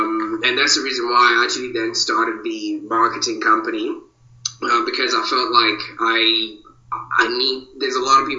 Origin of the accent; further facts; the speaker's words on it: Zimbabwe; born there; I was born in Zimbabwe.